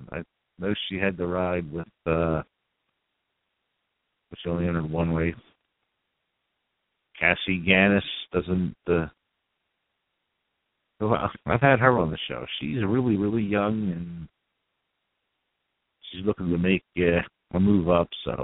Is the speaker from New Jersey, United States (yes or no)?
yes; Turnersville, New Jersey, United States; I'm from Turnersville, which is considered Washington Township, southern New Jersey